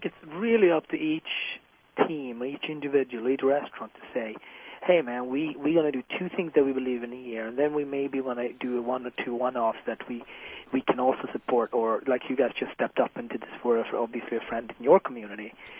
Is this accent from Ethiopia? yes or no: yes; Ethiopia; I'm from Ethiopia.